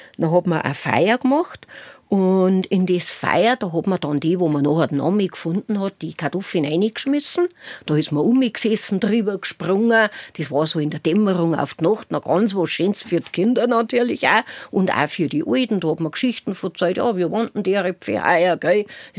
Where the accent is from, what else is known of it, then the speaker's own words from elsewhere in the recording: Bavaria, Germany; bei uns in Niederbayern